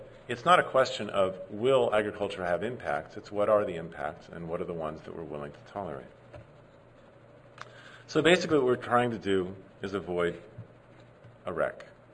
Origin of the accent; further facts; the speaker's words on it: New Mexico, United States; I'm from New Mexico, so I haven't clicked on that here. I think it's too cold.